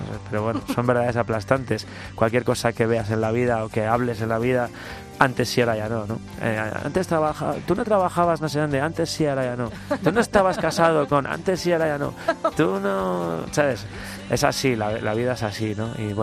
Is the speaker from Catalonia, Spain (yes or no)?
no; Valladolid, Castile and León, Spain; esa época en Valladolid, de donde soy yo, primeros años 90